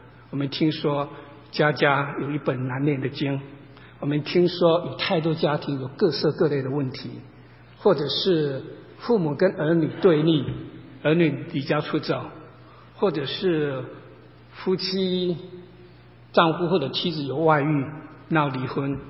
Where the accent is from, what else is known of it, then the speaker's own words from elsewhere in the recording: Taiwan; 我记得我小时候在台湾常常唱一首有关于家庭的这种儿歌，叫做